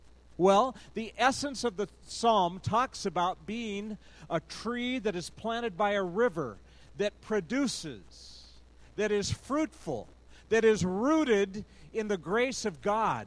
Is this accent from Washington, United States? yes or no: yes; Wenatchee, Washington, United States; moved away as an adult; I grew up in Wenatchee, but Columbia Grove's only been around for 8 years, and I left in 1970 when I went away to college and never have really lived here.